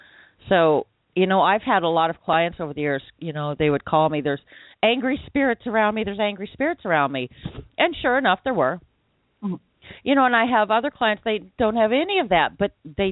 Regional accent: Bible Belt, United States; I grew up in the Bible Belt, and, you know, everyone talked about devil worship and evil.

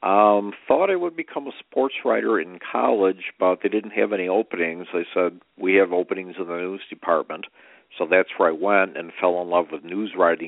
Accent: Illinois, United States; accent: Chicago; now in Naperville, United States; growing up in and around the Chicago area. So you can hear that probably in my Chicago accent

